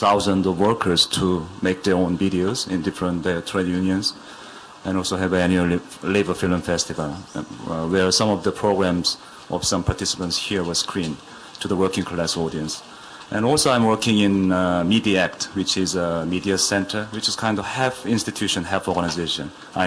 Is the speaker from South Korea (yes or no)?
yes; South Korea; Yeah, nice to meet you. And I'm from Korea.